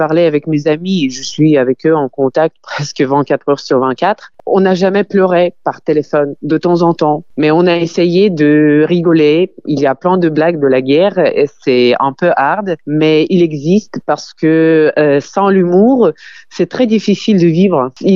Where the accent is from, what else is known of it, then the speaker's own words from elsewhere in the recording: Ukraine; French is a second language; now in France; ce qui fait de moi une Ukrainienne.